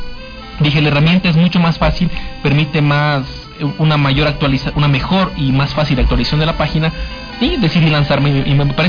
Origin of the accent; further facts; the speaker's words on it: Carchi, Ecuador; Eso, 04 es una manera numérica de decir soy del Carchi.